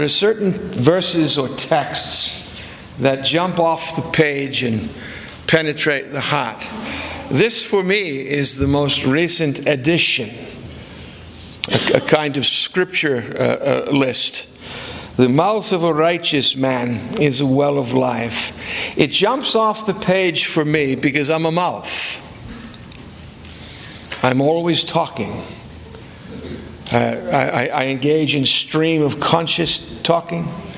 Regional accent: Wales, United Kingdom; I'm a Welshman. We were born with silver tongues in our mouths.

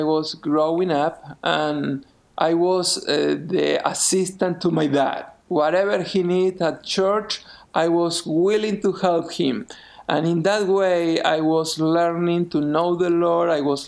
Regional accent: Buenos Aires, Argentina; I grew up in Buenos Aires, Argentina.

